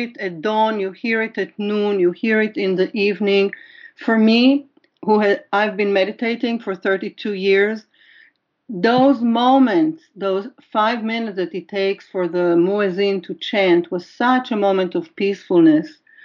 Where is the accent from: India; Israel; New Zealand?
Israel; Even though everyone who invited me knew that I grew up in Israel, I was asked not to say that I grew up in Israel.